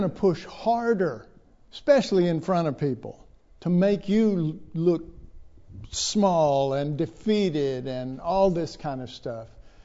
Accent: Oak Cliff, Texas, United States; I was raised in Oak Cliff, and that I was also raised in an orphanage

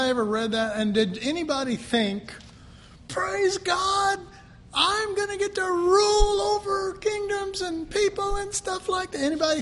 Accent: Dallas, Texas, United States; Sorry, I grew up in Oak Cliff, and we say, what you be, man?

